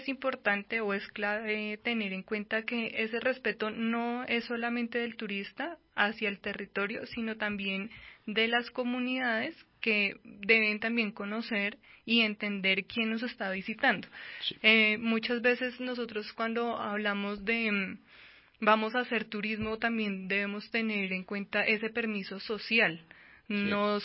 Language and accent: Spanish; Colombia; para nosotros como colombianos, para nosotros que pertenecemos a la religión católica